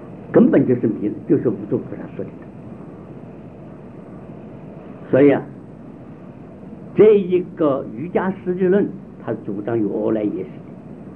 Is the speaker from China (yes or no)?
yes; China; 在我们中国人这是叫打千人，可是洋人握手这个礼貌我们中国人没有